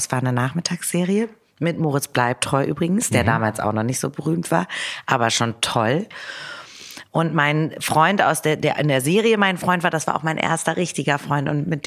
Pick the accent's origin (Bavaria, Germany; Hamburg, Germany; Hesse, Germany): Hamburg, Germany; ich komme ja aus Hamburg